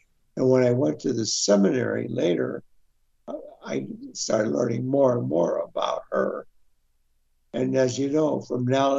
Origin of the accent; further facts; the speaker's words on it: Chicago, Illinois, United States; Well, I grew up in Chicago, and in our parish church, we had an upstairs and a downstairs church.